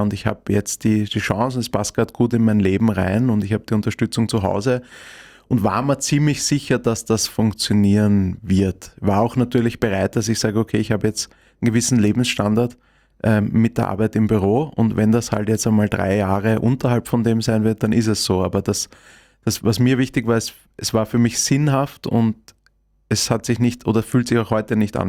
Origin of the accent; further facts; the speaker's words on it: Vienna, Austria; Also als Kind war es schon sehr cool, weil es sind so 3 hohe Wohntürme